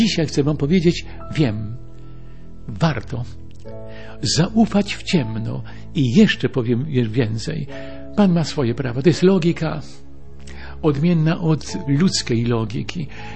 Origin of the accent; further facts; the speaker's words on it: Chełmno, Kuyavian-Pomeranian Voivodeship, Poland; Pochodzę z Chełmna